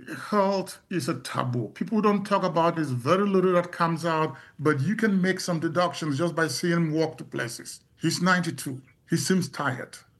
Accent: Cameroon; moved away as an adult; now in United States; So I see the fact that they don't have some of the opportunities I had growing up in Cameroon. I went to undergraduate in Cameroon. I did my schooling until I came to the U.S. for grad school in Cameroon.

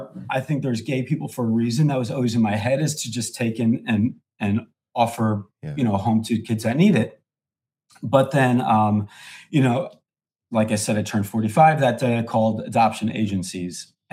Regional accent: New York, United States; I am born and raised in New York. I am 46 years old.

